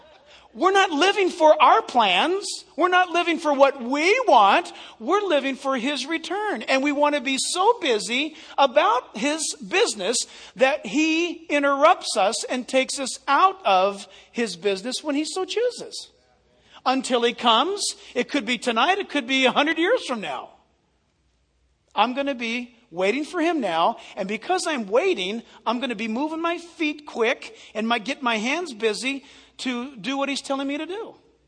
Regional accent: San Diego, California, United States; Or let's go storm Newport Beach or my hometown, San Diego.

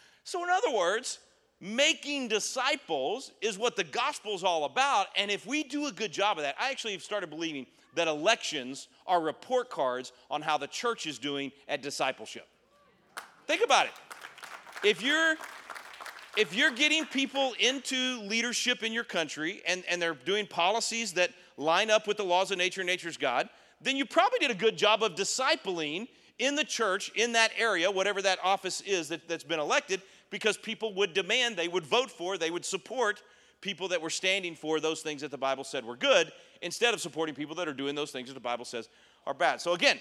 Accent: the South, United States; I'm from the South, that's how they say it, you know.

